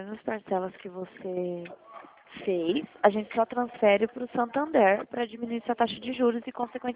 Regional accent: Dracena, São Paulo, Brazil; Sou de Dracena.

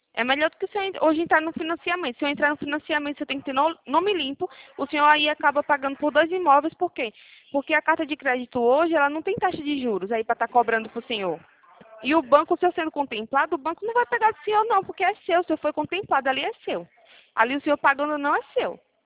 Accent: Maceió, Alagoas, Brazil; now in Campinas, Brazil; Eu tô morando aqui em São Paulo, né? Aqui em Campinas eu estou morando, mas eu sou natural de Alagoas, Maceió, eu sou.

